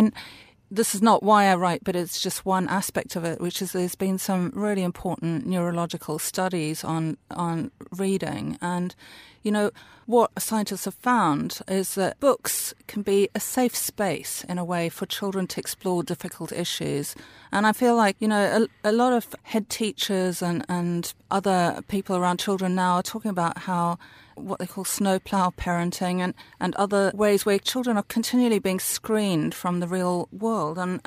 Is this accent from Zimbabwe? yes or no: yes; Zimbabwe; I was born in Zimbabwe, which was then Rhodesia. And when I was 11, we moved to this amazing farm and game reserve called Rainbow's End.